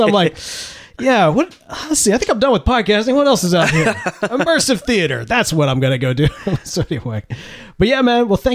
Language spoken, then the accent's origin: English; Mississippi, United States; See, this is why I'm a Mississippian living in Texas.